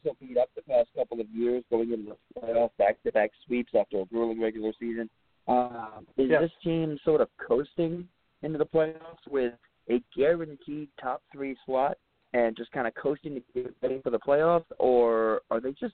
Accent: Ireland; Okay, well us Irish people aren't always loud and obnoxious unless we're drinking.

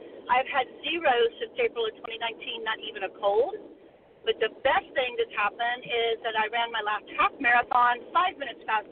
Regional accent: Jacksonville, Florida, United States; I'm from Jacksonville, Florida.

